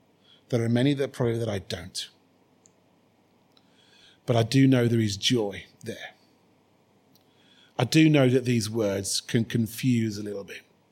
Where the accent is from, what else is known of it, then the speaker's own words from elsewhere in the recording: United Kingdom; because we're British, we're middle class, we're stoic.